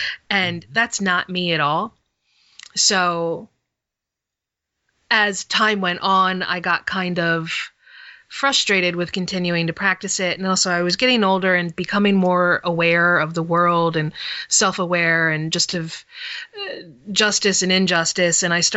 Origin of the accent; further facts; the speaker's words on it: New Jersey, United States; I grew up in South Jersey, in a broken family, single mother, and I had two older brothers